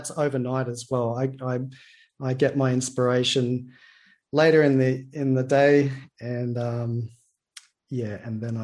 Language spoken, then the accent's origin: English; Queensland, Australia; North Queensland. I'm now in Cairns, right at the top of Queensland. So I am a Queenslander originally. It's just very different. It's tropical, it's humid, it storms and rains a lot, as you can imagine.